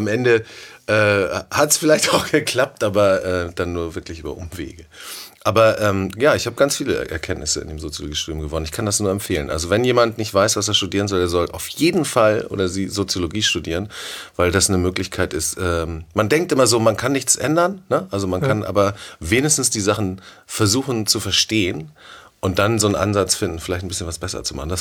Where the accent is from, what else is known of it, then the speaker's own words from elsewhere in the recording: Sylt, Schleswig-Holstein, Germany; now in Hamburg, Germany; ich bin nach Hamburg gekommen, ich bin auf Sylt aufgewachsen und bin nach Hamburg gekommen